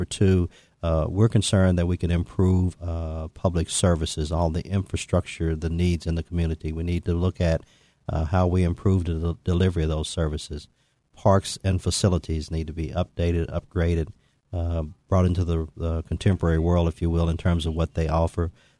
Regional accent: Lexington, Kentucky, United States; But at the same time, I'm from Lexington. I did 35 years of public service

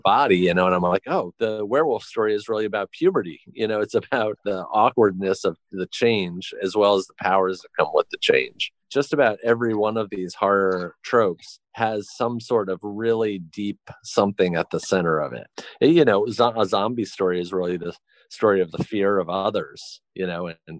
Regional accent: United States; I grew up in the United States in a middle-class family situation.

